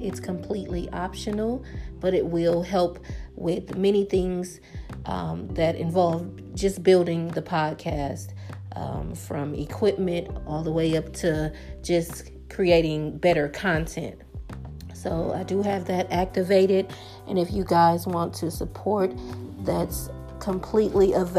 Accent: Milwaukee, Wisconsin, United States; Like, for example, in my city, I'm from Milwaukee, Wisconsin.

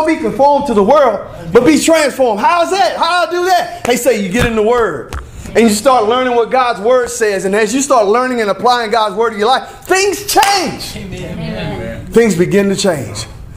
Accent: Seneca, South Carolina, United States; We graduated high school together. We're from Seneca, South Carolina.

